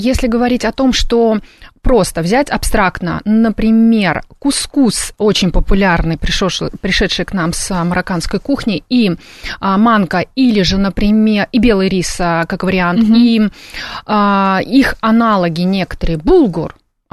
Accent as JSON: {"language": "Russian", "country": "Uzbekistan", "said": "Хотела сказать узбекского, потому что я из Узбекистана."}